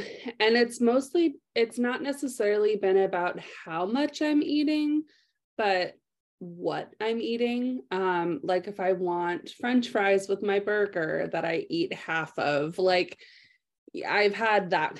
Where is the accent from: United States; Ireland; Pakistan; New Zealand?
Ireland; I'm Irish, so come at me.